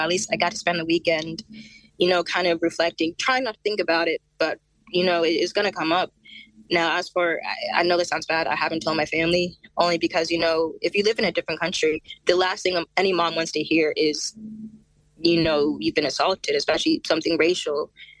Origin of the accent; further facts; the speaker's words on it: Georgia, United States; so I'm from Georgia, you know, the deep south.